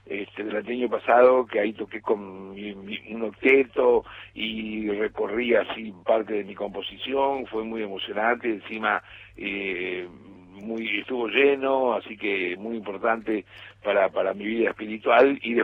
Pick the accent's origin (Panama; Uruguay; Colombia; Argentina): Argentina; soy muy argentino también